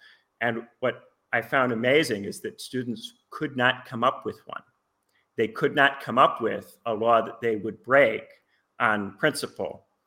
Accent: Indiana, United States; My home state of Indiana, there's plenty of that.

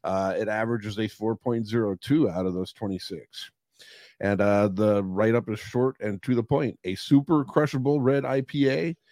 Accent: Pennsylvania, United States; So we're from Schuylkill County, Pennsylvania, which is familiar to most people in the beer world as it's the home of Yingling.

